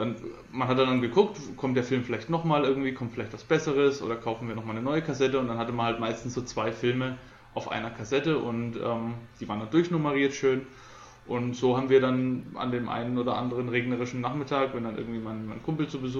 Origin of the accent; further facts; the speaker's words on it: Coburg, Bavaria, Germany; das Kino bei uns in Coburg war damals noch, also ist heute auch, aber war damals noch ein Stück weiter außerhalb